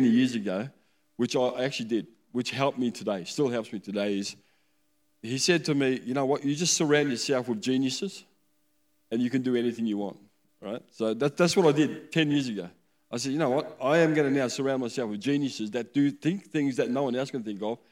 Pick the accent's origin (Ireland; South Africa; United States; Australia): Australia; we come from Australia, which we think is the most regulated country in the world.